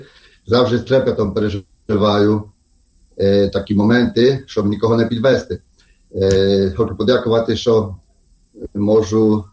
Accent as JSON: {"language": "Ukrainian", "town": "Krasyliv", "region": "Khmelnytskyi Oblast", "country": "Ukraine", "tie": "born there", "said": "Я народився в місті Красилів."}